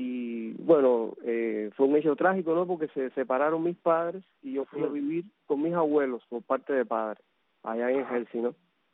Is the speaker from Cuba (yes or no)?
yes; Cuba; moved away; yo no estaba muy seguro de ir a Cuba. Pero después de 18 años tomé coraje y fui con mi esposa y mi hijo. Y ahí fuimos, y fui a mi pueblo